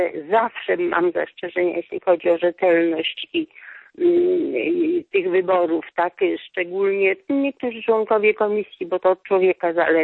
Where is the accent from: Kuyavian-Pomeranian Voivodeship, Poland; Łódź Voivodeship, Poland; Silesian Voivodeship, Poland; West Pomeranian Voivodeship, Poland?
West Pomeranian Voivodeship, Poland; Kołobrzeg; tu jestem z Kołobrzegu